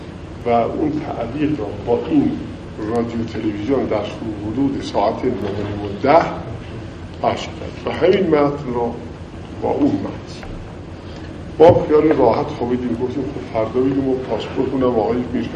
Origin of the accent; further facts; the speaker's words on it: Iran; رفتن خودم هم به پاریس به عنوان یه ایرانی که با یه ایرانی دیگه فقط میخواد صحبت بکنه